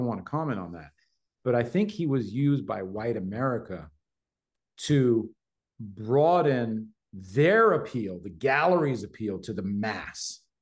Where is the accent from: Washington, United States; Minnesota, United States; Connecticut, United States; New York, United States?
New York, United States; I come from New York, I come from the streets. I grew up with guys like Zephyr and Futura and Doze and Bill Blast and all the old school graffiti writers